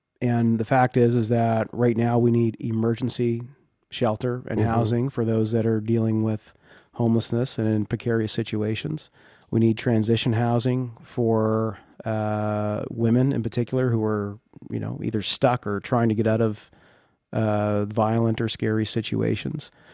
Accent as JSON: {"language": "English", "town": "Yarmouth", "region": "Nova Scotia", "country": "Canada", "said": "I come from Yarmouth. We've had a very stable population"}